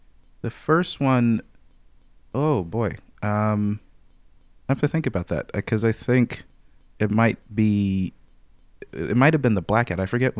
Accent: Brooklyn, New York, United States; And it's funny because I'm also from Brooklyn, but from a different part.

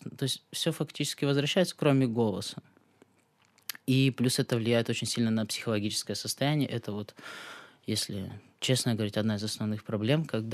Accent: Siberia, Russia; now in Ukraine; Так, вы знаете, я вот из Сибири

